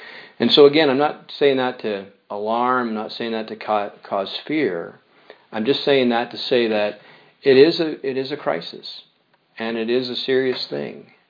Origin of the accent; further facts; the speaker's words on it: Canada; as a Canadian, we feel some peace, a comfort about the, being where we are. But as Christians